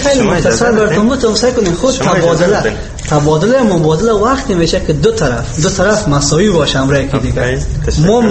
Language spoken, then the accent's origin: Persian; Afghanistan; ما افغان هستیم، مسلمان هستیم